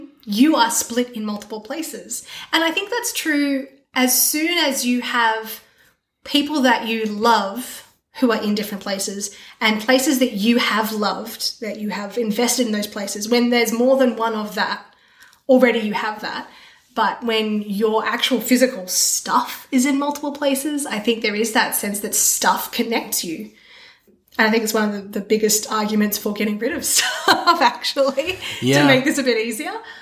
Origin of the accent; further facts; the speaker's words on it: Australia; now in Beijing, China; I was visiting Australia, and it was the first time I felt like a visitor in my hometown. And that's where I realized it had shifted, that Beijing was home. I knew Beijing better than I knew my hometown.